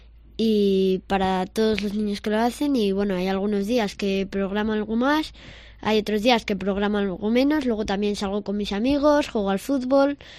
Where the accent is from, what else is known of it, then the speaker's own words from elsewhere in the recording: Villanubla, Castile and León, Spain; Que era un proyecto para promocionar mi pueblo, Villanubla.